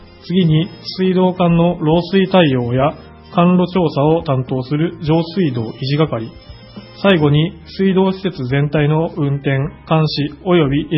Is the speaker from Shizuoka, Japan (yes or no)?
yes; Numazu, Shizuoka, Japan; 自分が生まれ育った沼津をより良い町にしたい、活気あふれる町にしたいと考え、市役所を受けました。